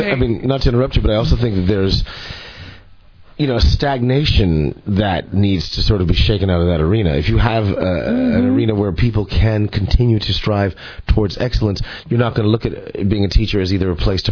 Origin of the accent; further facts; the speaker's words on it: California, United States; I grew up in California, and the schools were great.